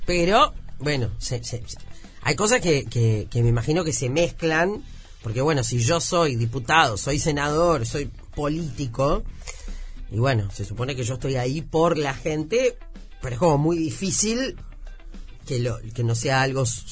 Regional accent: Uruguay; Debe ser de las cosas más hermosas que tenemos los uruguayos.

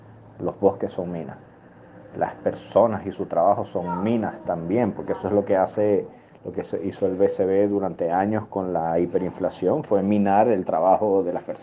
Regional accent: Venezuela; yo como activista ambiental y como ciudadano venezolano

